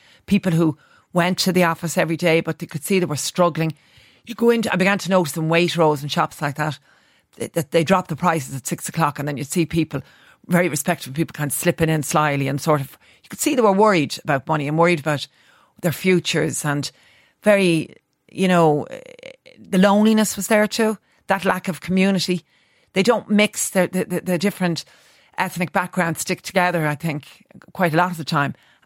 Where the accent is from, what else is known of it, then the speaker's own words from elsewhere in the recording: Ireland; being Irish